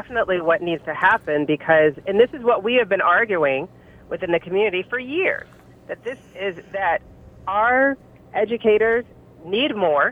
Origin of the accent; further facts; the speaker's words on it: Louisville, Kentucky, United States; Interestingly enough, I'm from Louisville.